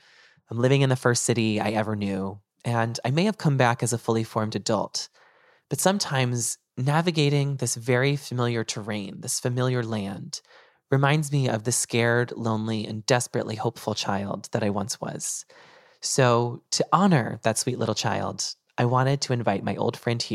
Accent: North Andover, Massachusetts, United States; you were in the town that neighbored my hometown, which was North Andover, Massachusetts.

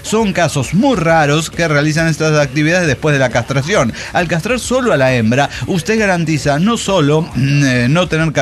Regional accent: Mexico; O yo como mexicano, o sea, quinta generación.

